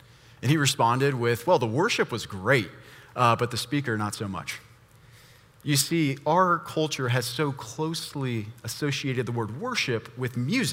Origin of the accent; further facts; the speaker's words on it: Montgomery, Alabama, United States; When I was a young boy growing up in Montgomery, Alabama, I loved going to Sunday school.